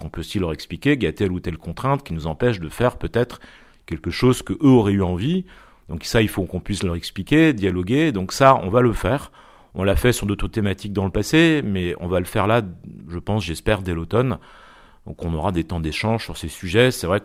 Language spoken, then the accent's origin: French; Rosporden, Brittany, France; moi je suis natif et j'ai grandi à Rospordin. Mon père était ouvrier, ma mère était infirmière. Je suis dans un milieu de classe moyenne, on va dire